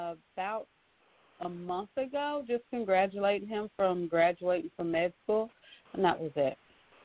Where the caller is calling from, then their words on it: North Carolina, United States; I'm calling from North Carolina.